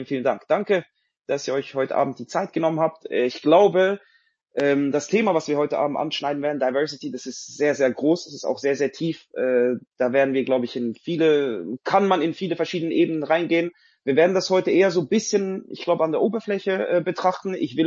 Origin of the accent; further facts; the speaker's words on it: Switzerland; Ich komme auch aus der Schweiz.